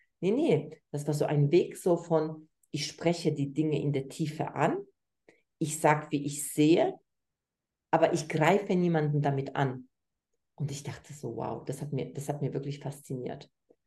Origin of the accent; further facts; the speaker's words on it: Poland; also ich komme ursprünglich aus Polen Und ich habe es gelernt, sehr stark angepasst zu sein.